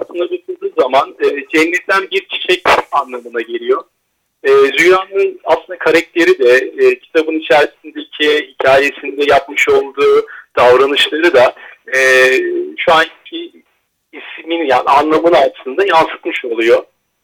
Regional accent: Istanbul, Turkey; born there; 10.04.1982 İstanbul doğumluyum.

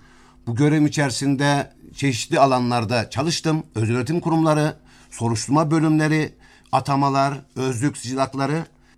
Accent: Kurucaşile, Bartın Province, Turkey; also born or lived in Zonguldak; Çocukluğum kah Kurucaşile'de, öğrenim hayatımın da bir kısmı Zonguldak'ta

